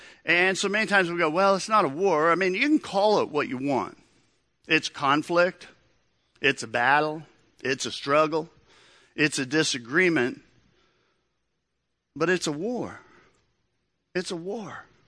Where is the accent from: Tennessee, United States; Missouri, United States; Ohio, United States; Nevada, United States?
Tennessee, United States; Memphis; born there; I was born in Memphis, Tennessee. It was kind of the heart of racial tension at that time.